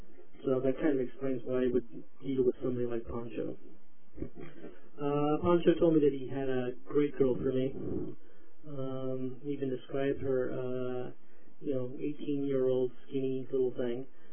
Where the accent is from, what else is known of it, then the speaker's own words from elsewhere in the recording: California, United States; I mean, I'm from the Bay Area, and I've always preferred looking for prostitutes on the dark and ugly streets of Oakland